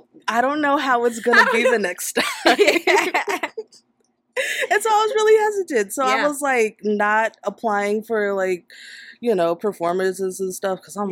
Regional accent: Monrovia, California, United States; I am from Monrovia, California.

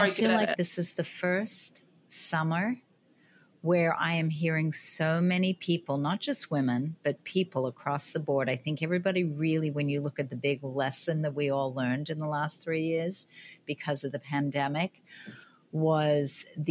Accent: Australia; now in United States; And I find, like, I'm Australian, and I find that Australians always prioritize, you know, long lunches, don't take work home.

